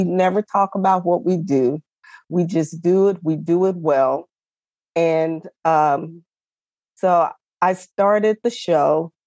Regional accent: Texas, United States; I'm from Texas, never been to Big Bend.

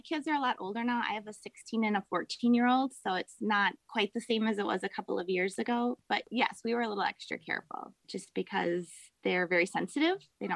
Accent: Wisconsin, United States; I should say, I grew up in Wisconsin, and they're very open with alcohol.

